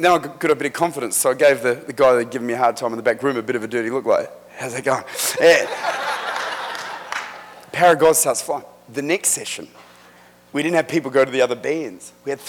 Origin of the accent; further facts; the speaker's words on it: Australia; I'm not American. I'm an Aussie.